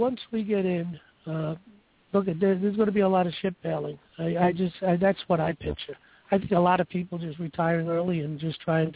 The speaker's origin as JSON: {"language": "English", "town": "New York City", "region": "New York", "country": "United States", "tie": "born or raised there", "said": "I come from New York City, and when I was younger, you know, I was raised in the 50s and the 60s, and in the city, it was always very friendly in the city. You know, summer nights, I lived in the Bronx."}